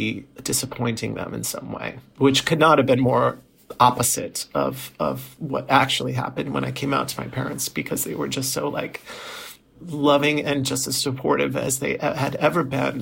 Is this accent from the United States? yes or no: yes; New York, United States; moved away as an adult; now in Los Angeles, United States; And I grew up in New York, but moved to Los Angeles in my mid-20s.